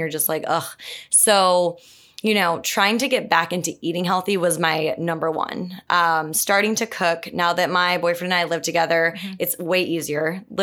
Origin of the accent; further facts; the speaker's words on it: New York, United States; Both of my parents grew up in my hometown south of Buffalo and lived there essentially their whole lives.